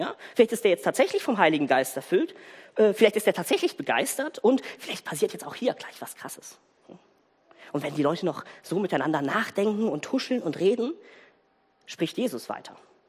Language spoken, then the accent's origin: German; Southern Germany, Germany; accent: southern German dialect; Ja, ich entschuldige mich für meine süddeutsche Mundart.